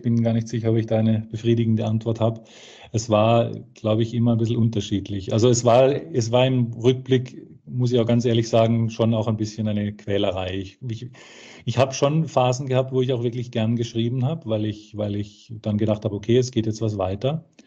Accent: Karlsruhe, Baden-Württemberg, Germany; born there; in Karlsruhe, in meiner Geburtsstadt

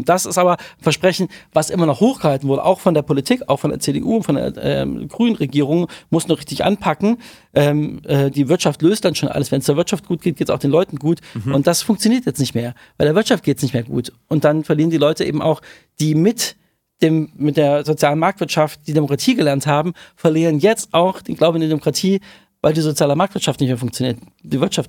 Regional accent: Thuringia, Germany; ich komme aus Thüringen, wenn ich in meine Heimat zurückkomme und da sehe

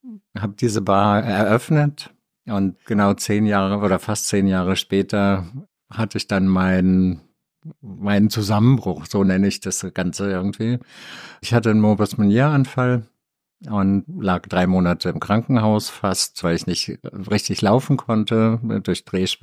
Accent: Bielefeld, North Rhine-Westphalia, Germany; moved away; von Bielefeld, wo ich groß geworden bin

